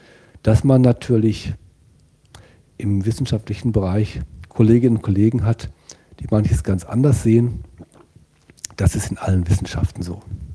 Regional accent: North Rhine-Westphalia, Germany; Ich bin auf dem Bauernhof aufgewachsen, Familienbauernhof Westfalen und in durchaus enger Verbundenheit mit dem Hof und dem Land und den Tieren. Bis zu meinem 18. Lebensjahr, also als ich dann zum Studium nach Münster gegangen bin

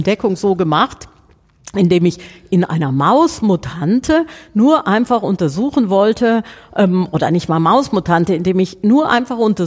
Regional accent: Southern Germany, Germany; wie man bei uns in Süddeutschland sagt

